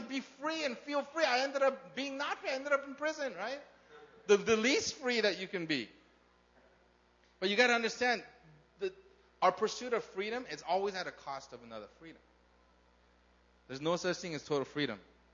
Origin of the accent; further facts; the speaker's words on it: California, United States; I grew up in California. Who grew up in California? I grew up in California. I love the ocean.